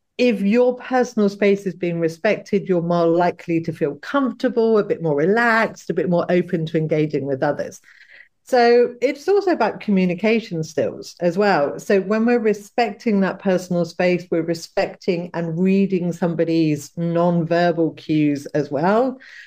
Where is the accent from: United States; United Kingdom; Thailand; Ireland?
United Kingdom; UK residents, I'm British myself